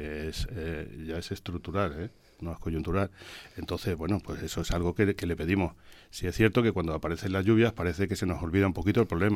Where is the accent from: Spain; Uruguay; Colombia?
Spain; Andalusia; el problema del agua es un problema acuciante en Andalucía, que somos la huerta de Europa